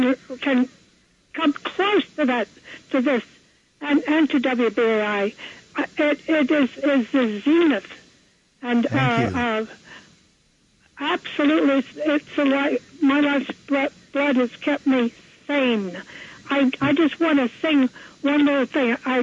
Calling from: New York City, New York, United States; I'm calling from the Lower East Side.

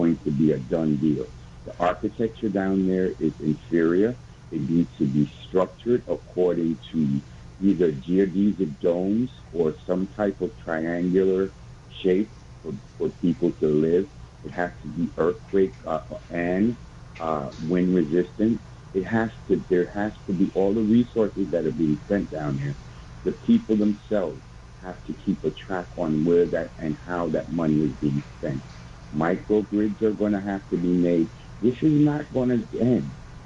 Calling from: East New York, New York, United States; calling from East New York.

